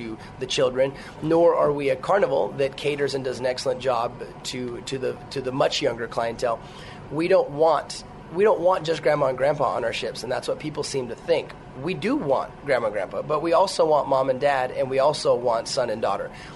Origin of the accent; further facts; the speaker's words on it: Portland, Oregon, United States; Portland, Oregon.